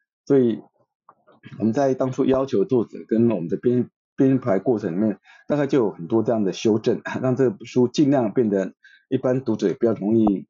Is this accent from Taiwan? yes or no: yes; Taiwan; 那所以我们其实台湾人国人长期以来其实不太关心国际